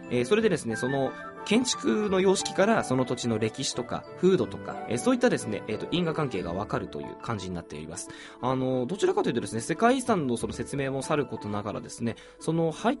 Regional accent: Kanto, Japan; 僕はですね関東の生まれで結構関東育ちなのでね

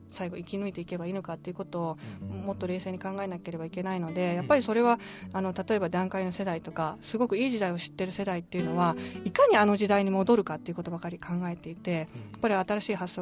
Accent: Mie, Japan; なんか私は三重県で田舎で育ってるんですけれども

